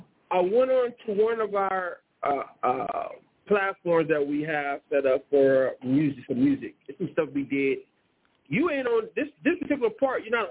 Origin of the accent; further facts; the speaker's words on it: Richmond, California, United States; I'm in California. What city? I'm from Richmond, California.